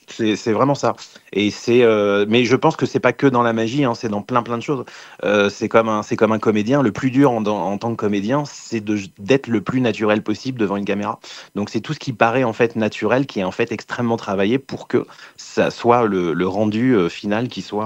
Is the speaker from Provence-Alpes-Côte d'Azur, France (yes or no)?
no; Normandy, France; je m'attelle à retourner chez moi en Normandie